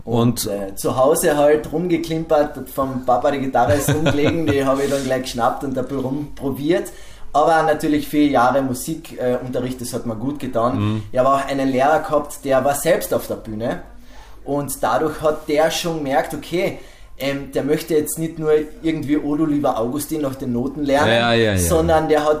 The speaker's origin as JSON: {"language": "German", "town": "Velden am Wörthersee", "region": "Carinthia", "country": "Austria", "said": "Bei uns in Velden am Wörthersee"}